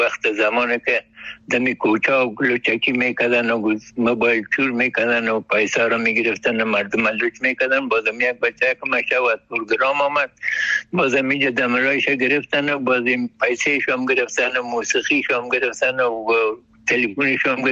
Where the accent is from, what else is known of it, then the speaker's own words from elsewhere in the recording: Kabul, Afghanistan; در شهر خرابات، در شهر کونی کابل ولایتم هست